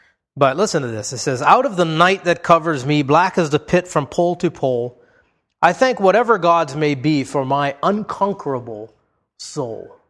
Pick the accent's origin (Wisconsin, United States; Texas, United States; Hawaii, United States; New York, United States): Hawaii, United States; I remember growing up in Hawaii, and there was a mountain there called Pali.